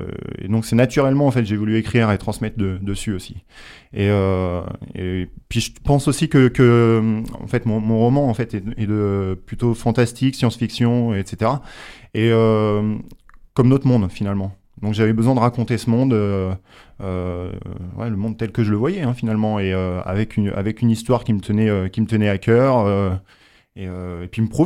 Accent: Rouen, Normandy, France; now in Eure, France; Je suis de Rouen, hein. Je suis né à Rouen. Ouais, j'habite dans l'Eure maintenant.

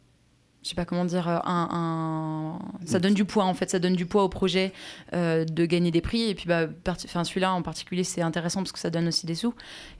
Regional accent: Rouen, Normandy, France; moi je viens de Rouen. Je fais de la chanson française maintenant j'habite plus à Rouen, mais mon projet continue à Rouen.

